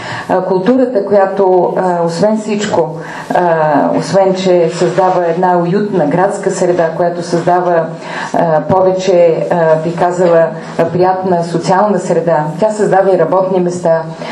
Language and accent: Bulgarian; Sofia, Sofia City, Bulgaria; за мен това е най-скъпото, защото наистина това е моя роден град